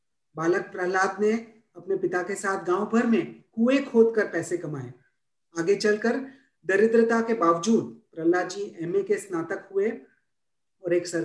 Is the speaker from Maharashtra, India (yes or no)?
yes; Mumbai, Maharashtra, India; मैं मुंबई से हूं